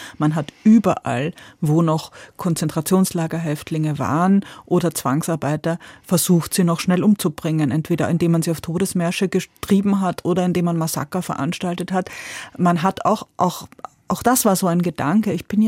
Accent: Austria; aber rund um da, wo ich groß geworden bin, waren Ungarn, Jugoslawien, die Tschechoslowakei.

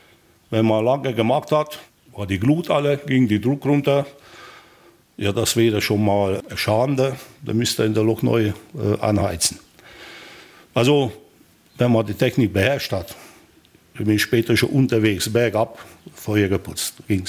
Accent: Sopron, Győr-Moson-Sopron, Hungary; in Schopron, in meiner Heimat

